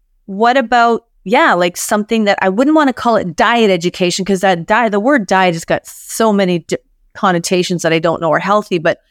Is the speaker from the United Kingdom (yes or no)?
no; Canada; I'm from Canada